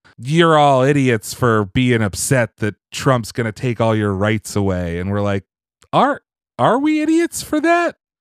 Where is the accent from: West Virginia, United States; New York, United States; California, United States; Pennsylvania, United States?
Pennsylvania, United States; This is like where I grew up in Pennsylvania.